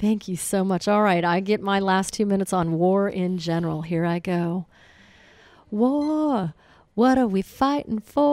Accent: San Francisco, California, United States; as a child growing up in San Francisco, I witnessed many of the homeless Vietnam vets that were wandering aimlessly in the streets of the Tenderloin and across San Francisco

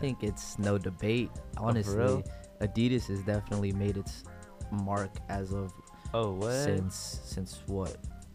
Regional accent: San Bruno, California, United States; I'm from San Bruno, California, just a little south of San Francisco.

